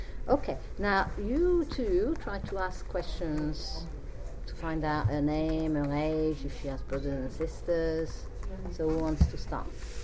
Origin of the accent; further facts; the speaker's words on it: France; moi je suis française